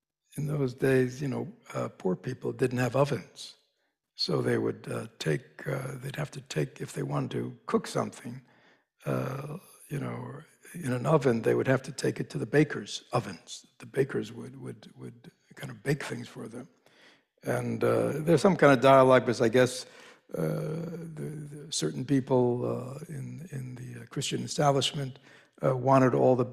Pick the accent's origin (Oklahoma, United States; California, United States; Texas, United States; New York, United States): New York, United States; I grew up in New York, it's like going down Fifth Avenue